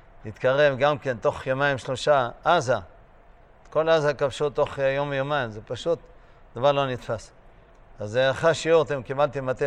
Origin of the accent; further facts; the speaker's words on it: Eilat, Southern District, Israel; אילת מנותקת. וזה היה ממש מפחיד, ואני בתור ילד שיחקנו בחפרו שוחות